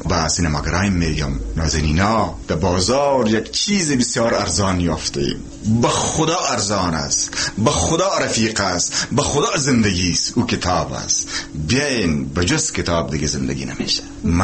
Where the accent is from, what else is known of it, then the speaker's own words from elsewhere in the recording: Kabul, Afghanistan; در ویسلابات کابل چاردی زمین متولد شدیم، یک خانواده فقیر